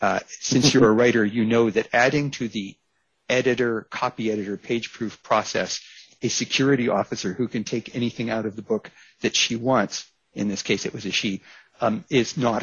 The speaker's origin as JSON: {"language": "English", "country": "United States", "said": "I'm originally American."}